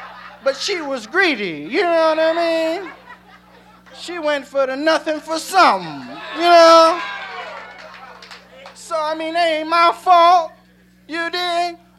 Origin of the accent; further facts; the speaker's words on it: Peoria, Illinois, United States; In Peoria, that's where I'm from. I'm from Peoria, Illinois.